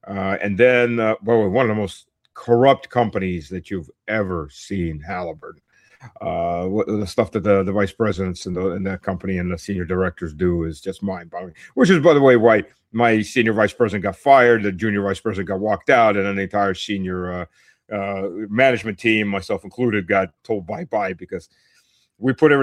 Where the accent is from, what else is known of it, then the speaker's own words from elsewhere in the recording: United States; also born or lived in Luhansk, Ukraine; I was born in Voroshilovgrad, which is now Lugansk. And my father was a political dissident, took the family to the U.S. in 79.